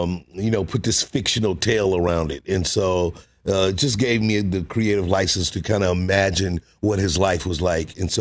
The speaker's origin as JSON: {"language": "English", "town": "St. Louis", "region": "Missouri", "country": "United States", "tie": "born or raised there", "lives_now": "Los Angeles, United States", "said": "but I grew up in St. Louis. We didn't really have a basketball team ever."}